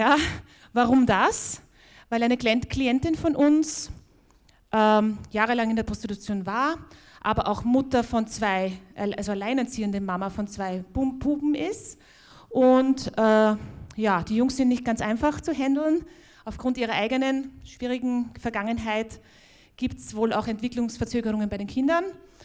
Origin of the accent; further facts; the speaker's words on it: Vienna, Austria; accent: Viennese; Falls ihr verwundert seid, mein Akzent ist wienerisch, also ich hoffe, ihr versteht mich trotzdem.